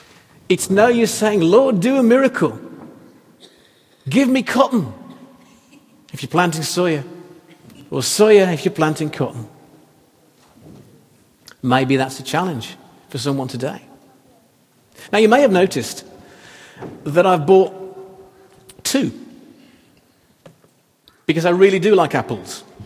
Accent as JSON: {"language": "English", "region": "England", "country": "United Kingdom", "said": "I may be dumb because I'm English or not a farmer"}